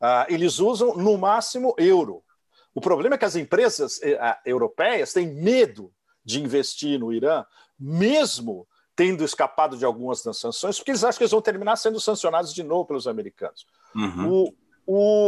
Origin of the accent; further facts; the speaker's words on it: Russia; A linha vermelha, quem traça, somos nós, russos.